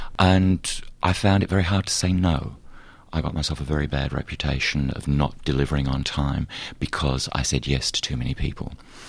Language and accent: English; England, United Kingdom; now in United States; In my life, I've had one partner that I came out from England with, my first lover.